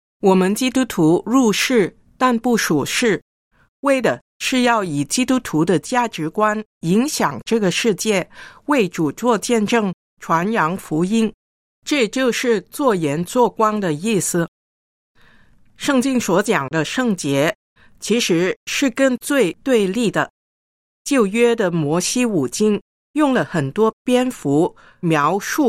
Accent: China; 我们身为中国人的基督徒

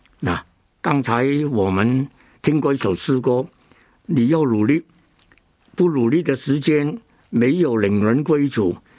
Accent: Hong Kong; Chinese is a second language; 我在香港长大，根本不懂普通话

